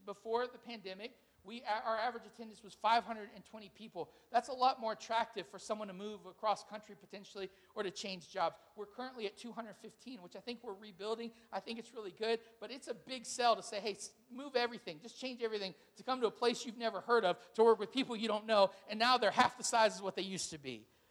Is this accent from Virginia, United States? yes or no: yes; Yorktown, Virginia, United States; When I travel and people say, where are you from? I'm like, Yorktown. They're like, never heard of it. I'm like, did you not sit in history? It's like the birthplace of America.